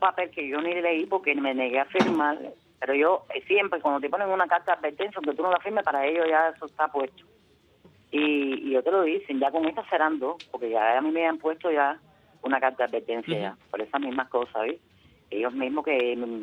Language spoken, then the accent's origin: Spanish; Cuba; yo soy cubana y vivo en Cuba.